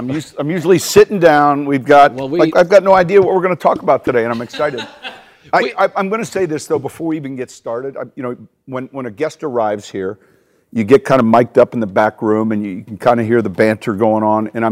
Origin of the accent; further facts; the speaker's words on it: Chicago, Illinois, United States; And I grew up in Chicago